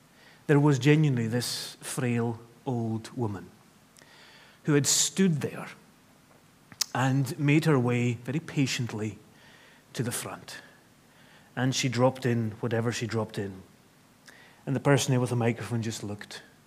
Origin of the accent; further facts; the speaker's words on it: Scotland, United Kingdom; well, we're Scottish, aren't we?